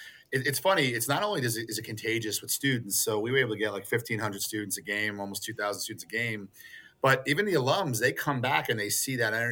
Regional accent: Queens, New York, United States; being an alum and growing up in Queens is extremely humbling and exciting and personal

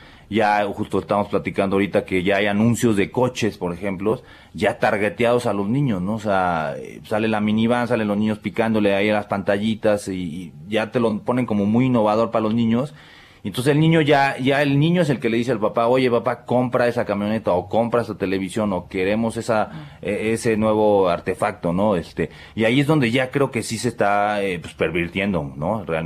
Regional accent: Mexico

